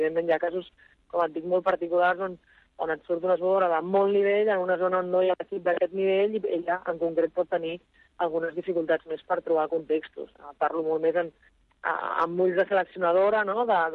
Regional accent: Catalonia, Spain; com a ciutadana, com a catalana

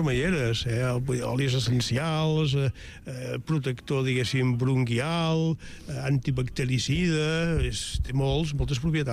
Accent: Manresa, Catalonia, Spain

